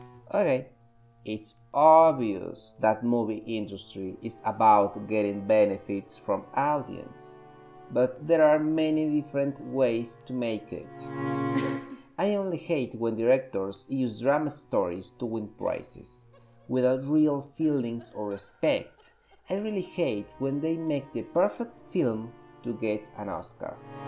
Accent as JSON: {"language": "English", "country": "Mexico", "second_language": "English", "said": "As you know, I'm from Mexico, and currently, I live in Mexico."}